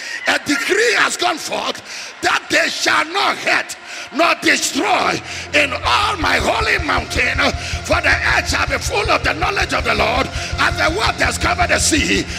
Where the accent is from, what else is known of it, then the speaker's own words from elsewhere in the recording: Northern Region, Ghana; I was born a Pepe man from the northern part of Ghana. I was raised in Sabonsogo. I was born in the army barracks.